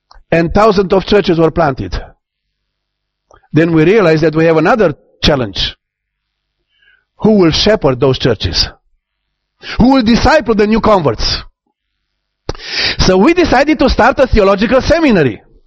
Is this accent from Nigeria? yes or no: no; Romania; And I'm from Romania, and the Romanian can shout.